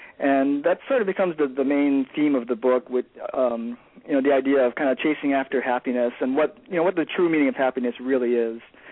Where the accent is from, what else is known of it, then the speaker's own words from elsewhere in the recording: Hawaii, United States; now in Vancouver, United States; I was born and raised in Hawaii, moved here to Vancouver, Washington about 12 years ago.